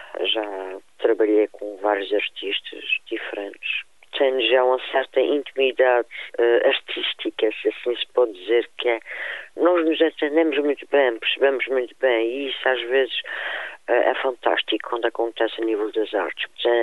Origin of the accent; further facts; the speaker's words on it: Azores, Portugal; Achei que estava na altura de fazer um espetáculo sobre as coisas bonitas da minha terra. Foquei mais na parte da natureza, dos sons, dos elementos terra, lava. E gostava imenso de dar a conhecer as outras ilhas